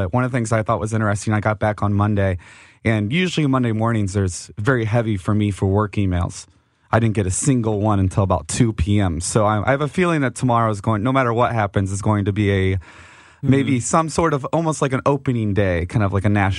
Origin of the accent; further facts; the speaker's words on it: St. Louis, Missouri, United States; and I said I was from St. Louis.